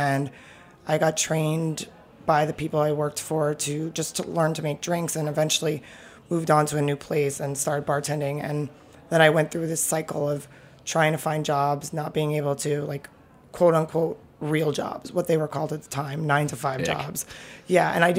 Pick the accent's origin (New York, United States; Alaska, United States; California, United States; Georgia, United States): New York, United States; especially like growing up in Manhattan, which is like the hustle capital of the world.